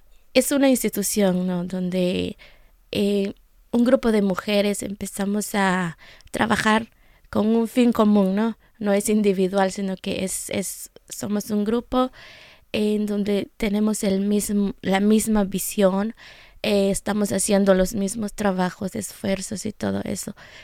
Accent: Petén, Guatemala; Vengo de Guatemala.

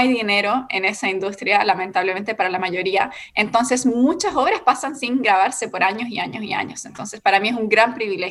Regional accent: Chile; now in New York, United States; nací y crecí en Chile, soy chilena, pero quise venir a estudiar acá en Nueva York. Mi mamá es originalmente Nueva York

